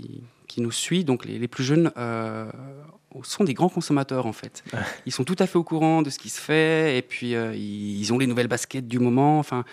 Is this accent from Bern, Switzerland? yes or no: no; Jura, Switzerland; moi, je me sens jurassien avant de sentir Suisse, c'est clair.